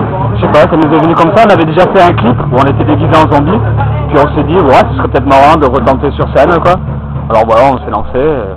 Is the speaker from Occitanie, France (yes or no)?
yes; Toulouse, Occitanie, France; on est de Toulouse, on est 4, et on fait du greencore.